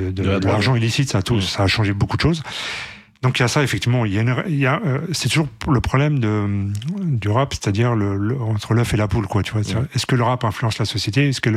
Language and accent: French; Saint-Denis, Île-de-France, France; Moi, j'ai grandi au Franc-Moisin, qui était la plus grande cité de Saint-Denis.